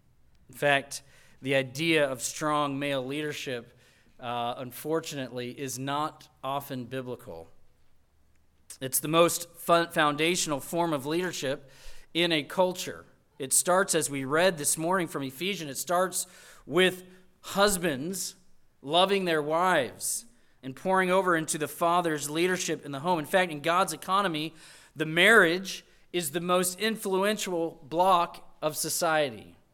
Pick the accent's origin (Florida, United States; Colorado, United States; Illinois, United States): Colorado, United States; now in South Carolina, United States; growing up in Colorado, my picture of a strong man is a man who's definitely wearing flannel and jeans.